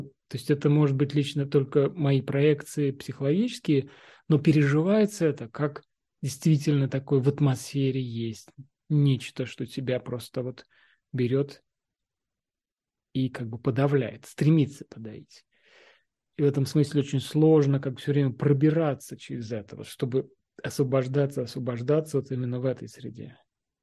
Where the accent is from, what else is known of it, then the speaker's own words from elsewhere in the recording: Russia; moved away; Ну, я тоже родился и вырос в Советском Союзе, в России.